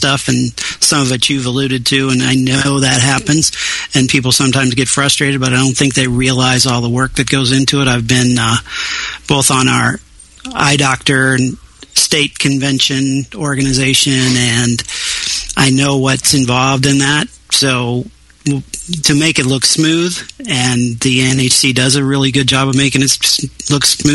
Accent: Kansas City, United States; Well, I'm from Kansas City. I'm the president of the Kansas City Beermeisters Club.

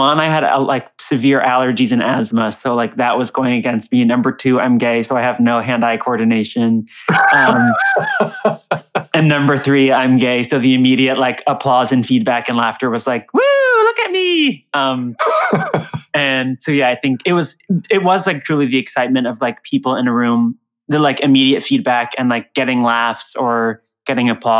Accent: Tampa, Florida, United States; now in Brooklyn, United States; Little … was born and raised in Tampa, Florida.

